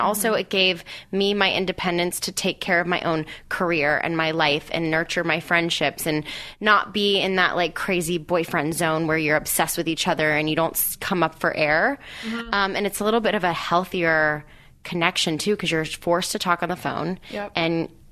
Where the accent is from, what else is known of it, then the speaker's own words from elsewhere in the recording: Atlanta, Georgia, United States; So my fiance and I did not go to high school together, but we're both from Atlanta.